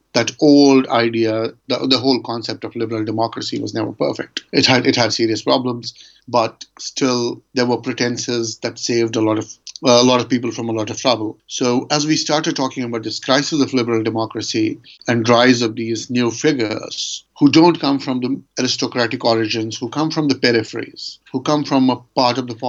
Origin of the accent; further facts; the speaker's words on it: Jammu and Kashmir, India; I grew up in India and in Kashmir. It's not very far from Turkey.